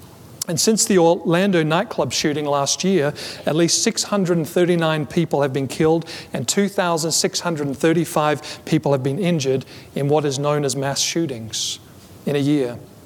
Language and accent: English; Australia; celebrations had broken out across my home country